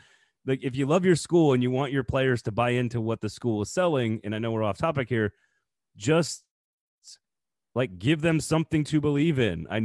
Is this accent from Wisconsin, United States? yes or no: yes; Wisconsin, United States; also born or lived in Atlanta, Georgia; I was from Wisconsin. I grew up a Wisconsin fan. Texas was not a thing that was in my blood.